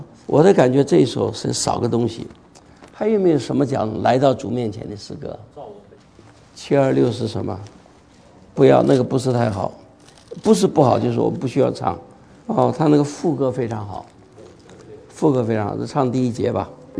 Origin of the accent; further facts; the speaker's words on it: China; 还好我们是中国人，我们本身就慢半拍的